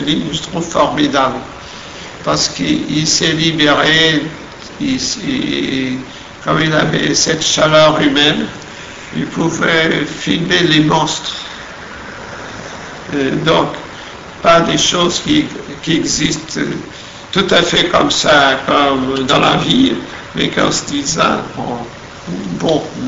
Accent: Porto, Porto District, Portugal; French is a second language; je cherche du côté de ma ville natale, qui est Porto, du fleuve.

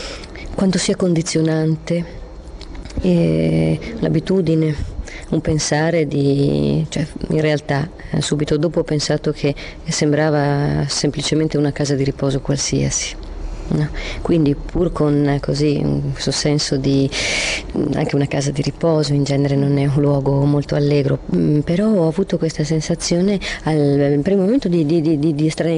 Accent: Varese, Lombardy, Italy; now in Trieste, Italy; Io poi non sono di Trieste, io sono adottata, di triestina di adozione, ma vengo da Varese

